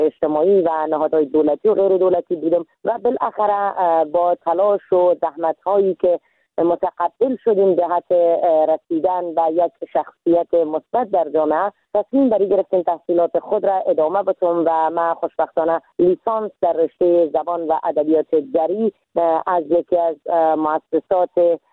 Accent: Iran; moved away as an adult; now in Afghanistan; من در سال 1364 در کشور ایران به دنیا آمدم

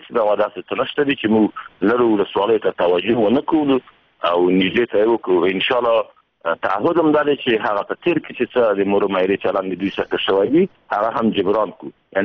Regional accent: Afghanistan

